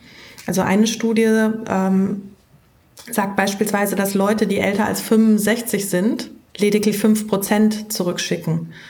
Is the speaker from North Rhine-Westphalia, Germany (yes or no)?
yes; Dortmund, North Rhine-Westphalia, Germany; als Dortmunder